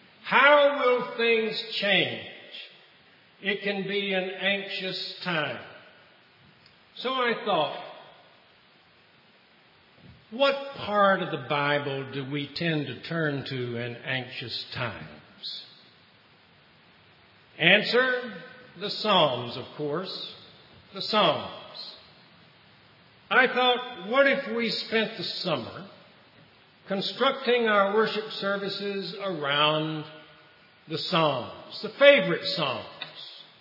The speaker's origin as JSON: {"language": "English", "region": "Mississippi", "country": "United States", "tie": "born or raised there", "moved": "yes", "said": "I grew up in South Mississippi, but I have lived in New England for nearly 30 years, and my accent has gradually moved up the eastern seaboard."}